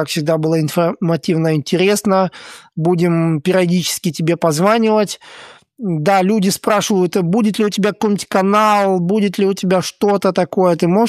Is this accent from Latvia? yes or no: yes; Latvia; Я сам из Латвии, кто не знает, я скажу об этом, да. И я вырос сам в Латвии и катался на лыжах.